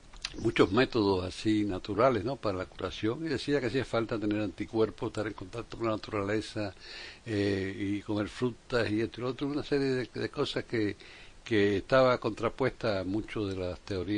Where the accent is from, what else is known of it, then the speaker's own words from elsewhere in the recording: Havana, Cuba; yo nací y crecí en La Habana